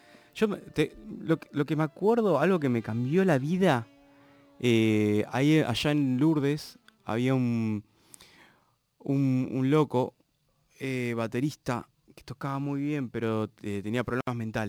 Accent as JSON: {"language": "Spanish", "region": "Buenos Aires", "country": "Argentina", "tie": "born there", "said": "Yo nací acá en Buenos Aires, sí, en la maternidad Sarda de Parque Patricio, en el año 79."}